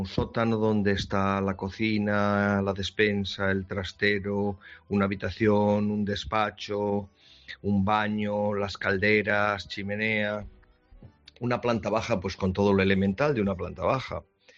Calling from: Vigo, Galicia, Spain

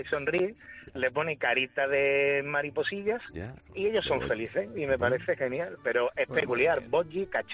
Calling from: Seville, Andalusia, Spain; de Sevilla.

